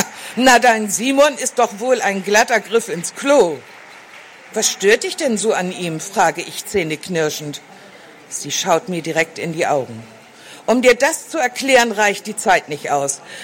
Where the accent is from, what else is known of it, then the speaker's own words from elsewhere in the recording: Hamburg, Germany; Also, die Spitzenweiber spielen in Hamburg, in meiner Heimatstadt.